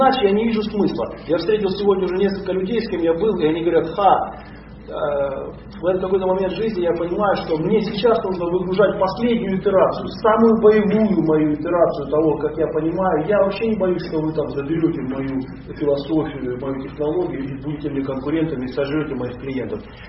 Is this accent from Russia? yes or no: yes; Russia; В общем, я не из Америки, я из России, все хорошо.